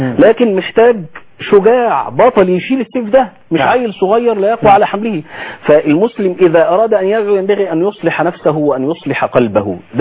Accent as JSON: {"language": "Arabic", "country": "Egypt"}